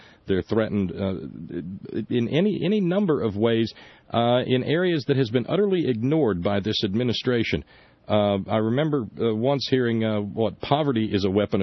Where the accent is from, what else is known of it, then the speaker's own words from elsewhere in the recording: Appalachia, United States; You know, I'm an Appalachian myself, and there's not a lot of liberal talk for southerners out there.